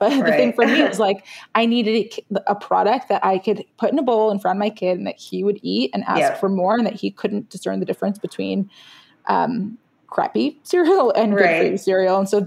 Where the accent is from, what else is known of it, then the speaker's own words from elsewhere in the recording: Brooklyn, New York, United States; growing up in Brooklyn as an immigrant, I grew up, your parents come to this country, they're marvels of McDonald's and American cereals.